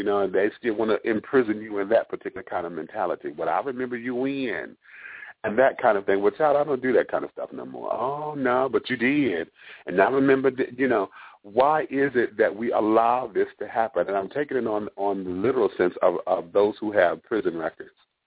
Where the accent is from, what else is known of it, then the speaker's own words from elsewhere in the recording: Michigan, United States; I know that's been going on down here in Georgia. I'm not sure. I'm from Michigan